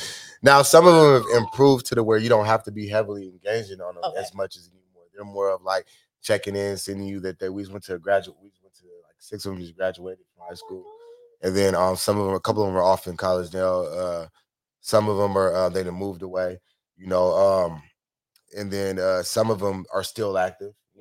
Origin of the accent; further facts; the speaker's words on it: Seattle, Washington, United States; Oh, I was raised in Central District.